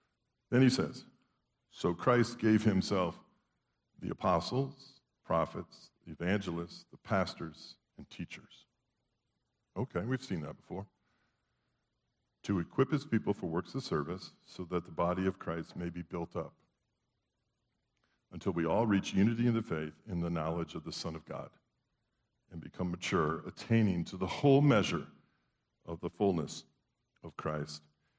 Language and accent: English; North Carolina, United States; I just said, well, we're from Western North Carolina.